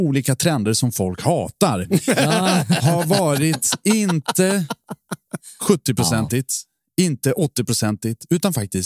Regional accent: Dalarna County, Sweden; det märks inte att jag är från Dalarna heller.

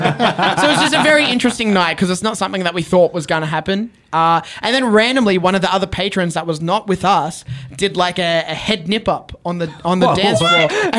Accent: Australia; And as an Australian, as a Filipino Australian, as someone from a place that they wouldn't anticipate to have a wrestling scene or a wrestling star

